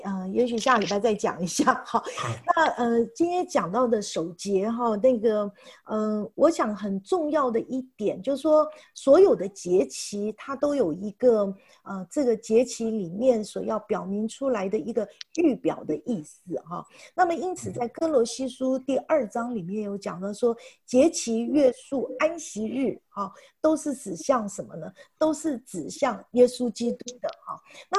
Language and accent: Chinese; China; 所以我觉得这个就好像我们中国人过年的时候，墙上都要有那个什么对联嘛